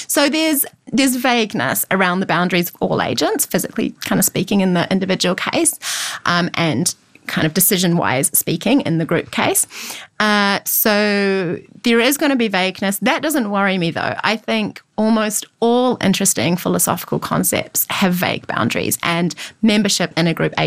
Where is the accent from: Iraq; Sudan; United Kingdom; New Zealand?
New Zealand; now in Australia; So I'm a New Zealander. I don't have the right to vote in Australia. I'm not yet a citizen.